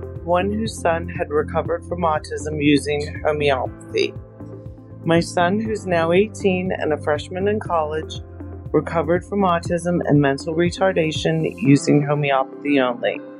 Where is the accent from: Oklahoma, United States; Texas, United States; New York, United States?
New York, United States; New York City; I'm from New York City, and I live in Staten Island with my husband and two now adult children.